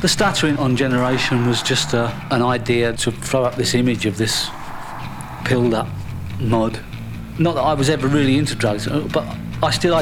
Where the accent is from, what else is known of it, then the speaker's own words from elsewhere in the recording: Shepherd's Bush, London, United Kingdom; I came from Shepherd's Bush, working class background, slung out of school at 15, straight out to work in a factory.